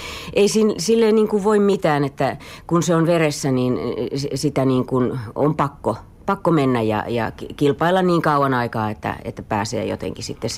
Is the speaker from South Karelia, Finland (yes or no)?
yes; Imatra, South Karelia, Finland; born there; Itse asiassa olen syntynyt Imatralla. Sen takia minä puhun mie ja sie. En ollenkaan siksi, että olen muuttanut Lappiin, vaan tämä on ihan minun oma kieli.